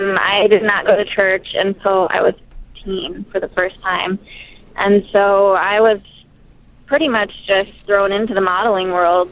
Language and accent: English; Las Vegas, Nevada, United States; I grew up in Vegas, and so I was constantly surrounded by all of the billboards